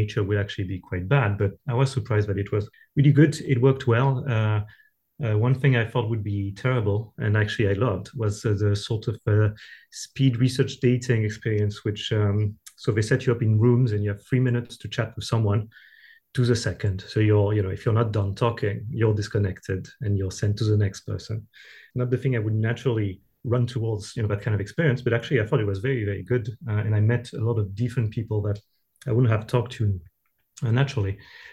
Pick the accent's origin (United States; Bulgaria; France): France; English is a second language; now in Glasgow, United Kingdom; I was relatively new in Glasgow, so I come from France, as I'm sure you can surmise, as you can hear.